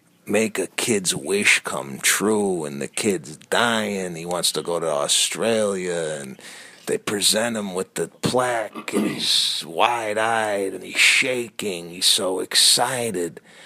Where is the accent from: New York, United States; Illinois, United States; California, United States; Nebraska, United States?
Illinois, United States; Chicago; because I'm from Chicago. I like the White Sox more